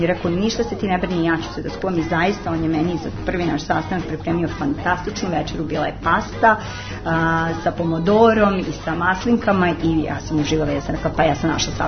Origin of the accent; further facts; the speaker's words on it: Serbia; ja sam jedna Srpkinja koja opet sam netipična Srpkinja i zbog svog porekla koja je jako, jako raznovrsno. Moja baka je poluruskinja